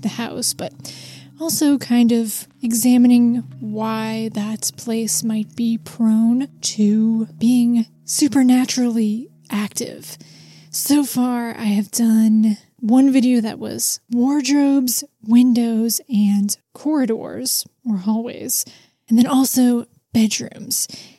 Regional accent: Midwest, United States; Now, I'm from the Midwest, so I am no stranger to basements. We have basements all over the place because of tornadoes.

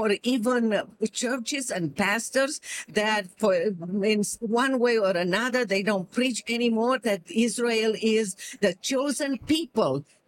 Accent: Romania; I am originally from Romania, like you said.

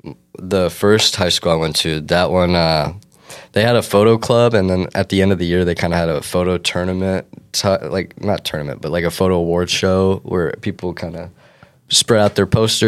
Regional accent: Florida, United States; Sorry, I'm from Florida

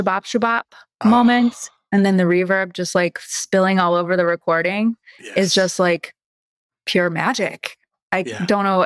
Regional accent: Pennsylvania, United States; moved away; also born or lived in Gary, Indiana; Like I was from Pennsylvania, in a place where there was no string orchestra in their school. My dad was laid off in Pennsylvania, got a job in Gary, Indiana, so we moved.

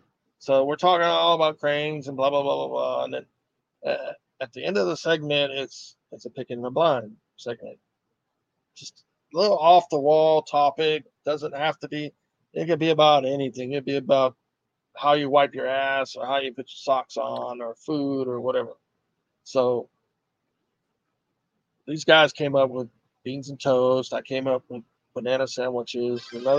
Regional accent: Florida, United States; I grew up in Florida. It's a delicacy there. It's a staple for Floridians.

